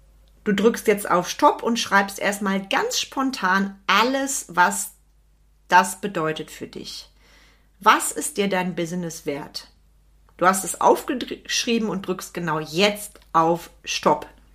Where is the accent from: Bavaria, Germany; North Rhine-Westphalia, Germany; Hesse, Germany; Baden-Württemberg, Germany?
North Rhine-Westphalia, Germany; Ich komme ja aus NRW